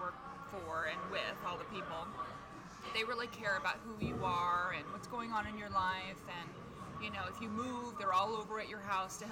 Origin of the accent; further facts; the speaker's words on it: New Mexico, United States; now in Lehigh Valley, United States; I come from New Mexico. There are no blue flowers in New Mexico.